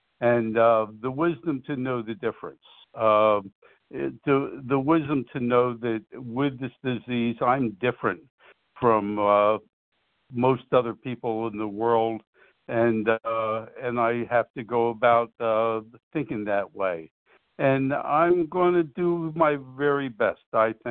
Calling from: New Jersey, United States; I'm calling from Southern New Jersey.

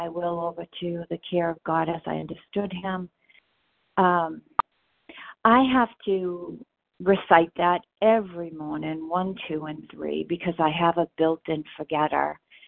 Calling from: Massachusetts, United States; Okay, great. Sorry about that. Massachusetts.

